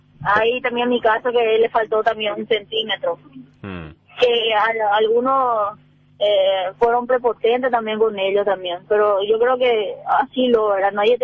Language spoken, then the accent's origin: Spanish; Ciudad del Este, Alto Paraná, Paraguay; Yo, por ejemplo, vengo de Ciudad del Este y estoy todavía por acá buscando una respuesta